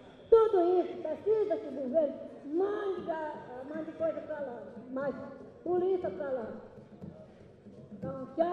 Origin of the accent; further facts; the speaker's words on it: Altamira, Pará, Brazil; Altamira, eu sou de Altamira. Eu sou a presidente da Associação Indígena da cidade de Altamira.